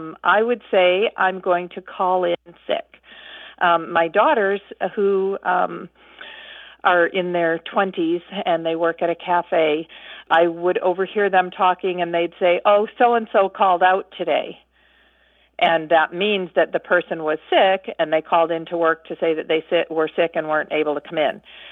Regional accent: Midwest, United States; I grew up in the Midwest

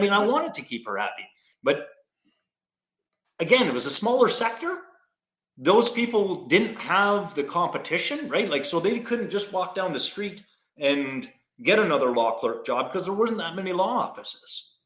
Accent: Timmins, Ontario, Canada; Like when I grew up in Timmins and different circumstances and it was a completely different world.

